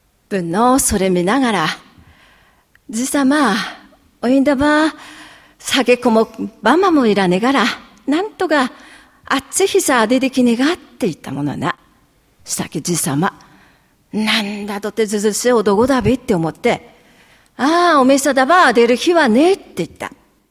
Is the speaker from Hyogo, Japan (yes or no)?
no; Akita, Japan; 秋田生まれの秋田育ち、秋田で死んでいきます。